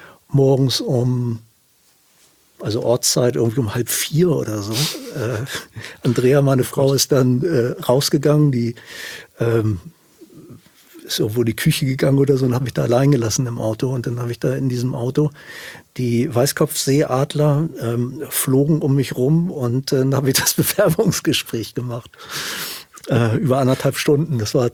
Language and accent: German; Hamburg, Germany; Weil ich bin im Süden von Hamburg groß geworden und hatte immer einen wahnsinnigen Naturbezug.